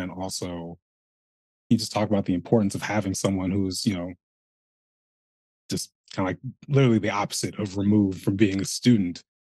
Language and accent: English; Lake Oswego, Oregon, United States; my hometown of Lake Oswego